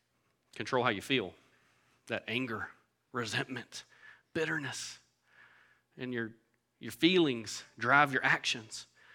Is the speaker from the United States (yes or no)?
yes; the South, United States; Like, I'm from the South, woman.